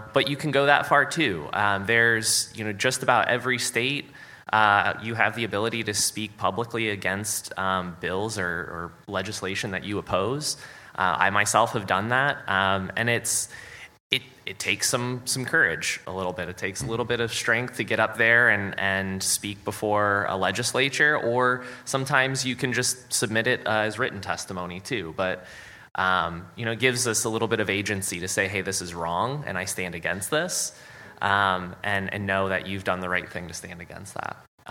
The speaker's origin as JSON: {"language": "English", "region": "Ohio", "country": "United States", "tie": "born or raised there", "said": "So my home state is Ohio."}